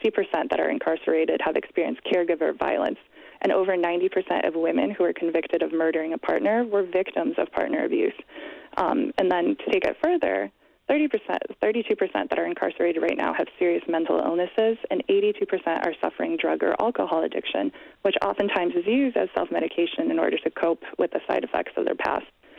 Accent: Chicago, Illinois, United States; I'm from Chicago, so I interviewed Deanne Benos, who's the founder of Women's Justice Initiative in Chicago

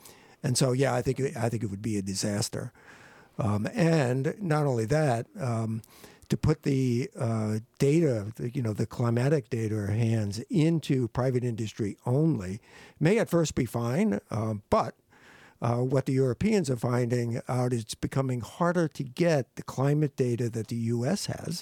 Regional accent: New York, United States; you didn't know I was from Long Island.

